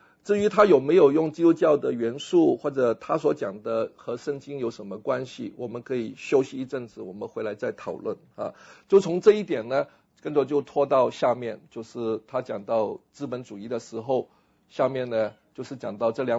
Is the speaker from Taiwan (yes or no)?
no; Singapore; 我们新加坡人好客，我们帮助游客使他们多点消费